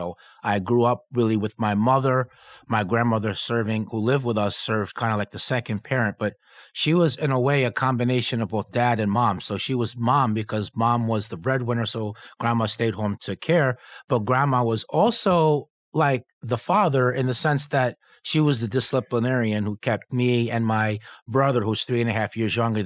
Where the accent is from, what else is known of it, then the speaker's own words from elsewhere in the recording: Peekskill, New York, United States; No, I grew up in Peekskill in Westchester County. I grew up in an apartment complex known as Crossroads.